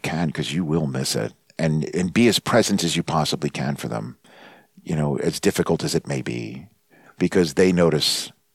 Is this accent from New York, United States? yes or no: yes; New York, United States; now in Los Angeles, United States; We're two East Coasters. She's from Boston. I'm from New York.